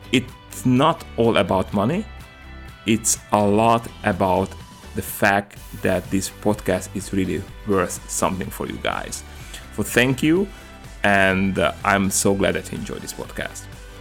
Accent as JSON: {"language": "English", "country": "Slovakia", "said": "you are a coffee buddy from Slovakia, and I'm coming from Slovakia, so we are countrymen, right?"}